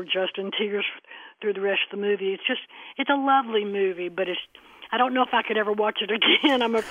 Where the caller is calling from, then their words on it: Raleigh, North Carolina, United States; I'm calling from Northwest Raleigh.